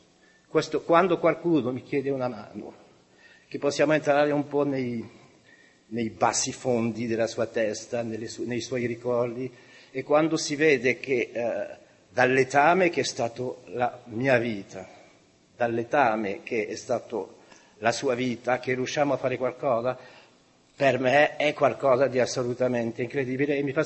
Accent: France; Italian is a second language; essendo francese, un po' del sangue di Robespierre, Rousseau, Voltaire, eccetera, eccetera, c'era nel mio sangue, c'è tuttora.

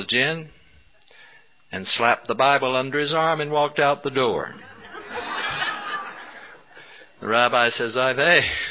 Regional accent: North Carolina, United States; the mountains of my home state of North Carolina

